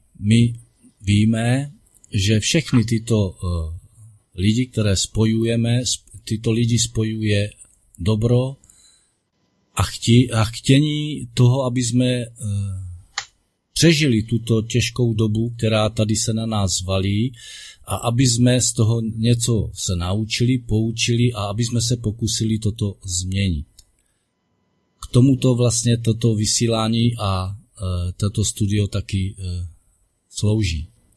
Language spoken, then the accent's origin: Czech; Moravia, Czechia; Já bych chtěl, aby jsme si mohli tady na Moravě říkat hrdě, že jsme Moraváci